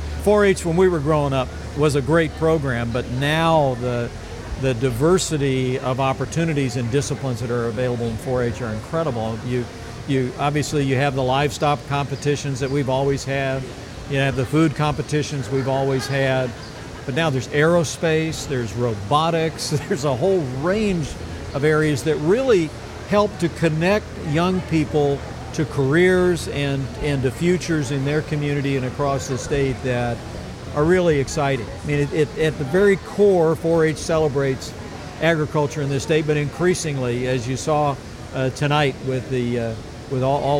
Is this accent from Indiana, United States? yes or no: yes; Indiana, United States; I just have so many memories growing up in Bartholomew County of heading to the fair.